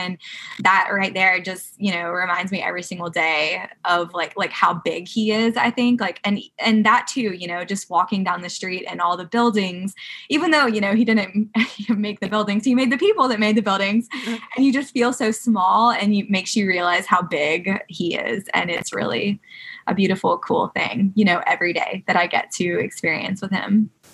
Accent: Augusta, Georgia, United States; moved away as an adult; now in New York City, United States; I am from Augusta, Georgia, and I had this big crazy dream to move to New York City pretty much all my life.

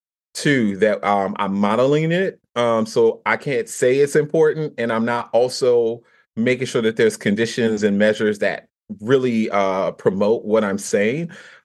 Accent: New Orleans, Louisiana, United States; I'm from the South, from New Orleans, Louisiana. So we love a little corn, you know, all the carbs, right. We will fry everything.

